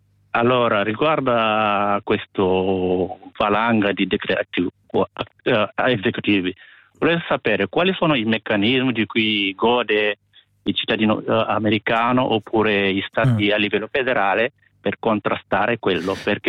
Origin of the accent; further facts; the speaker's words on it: Senegal; Italian is a second language; now in Italy; io sono dal Senegal, vivo con Italia da anni